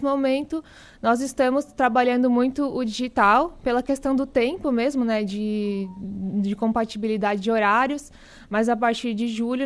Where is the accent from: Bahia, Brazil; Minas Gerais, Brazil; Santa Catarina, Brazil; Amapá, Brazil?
Santa Catarina, Brazil; Criciúma; eu sou natural de Criciúma, nasci e cresci em Criciúma, me criei lá a vida toda. Depois eu fiz faculdade na Universidade Federal de Santa Catarina, em Florianópolis.